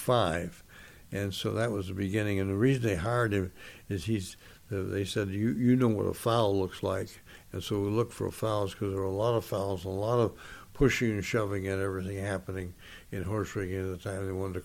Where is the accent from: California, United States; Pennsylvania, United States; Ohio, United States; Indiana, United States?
California, United States; San Gabriel; I grew up in San Gabriel, just 4 or 5 miles from the Rose Bowl. I went to Rose Bowl as a little kid.